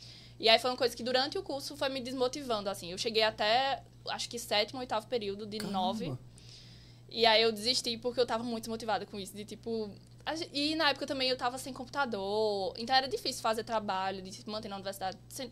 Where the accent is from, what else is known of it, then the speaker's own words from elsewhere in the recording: Campina Grande, Paraíba, Brazil; Eu sou de Campina mesmo, Campina Grande. É, nasci lá e moro lá até hoje.